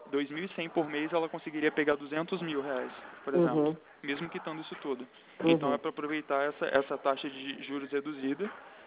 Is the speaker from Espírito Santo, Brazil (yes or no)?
yes; Espírito Santo, Brazil; moved away; eu nem sou daqui, eu sou do Espírito Santo e tem 3 meses que eu estou no Rio de Janeiro